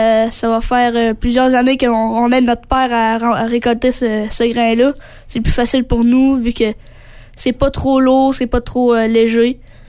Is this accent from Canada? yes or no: yes; Sainte-Françoise, Quebec, Canada; je parle de l'agriculture chez moi à Sainte-Françoise.